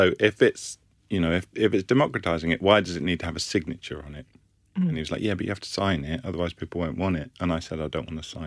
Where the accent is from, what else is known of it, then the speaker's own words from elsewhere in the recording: Leicester, East Midlands, United Kingdom; also born or lived in Glasgow; now in Brighton, United Kingdom; My parents aren't from there. They lived there for a couple of years in the late 1960s and I was born. And then they left and I grew up in Leicester. And my parents are from the southeast. And now I live in Brighton.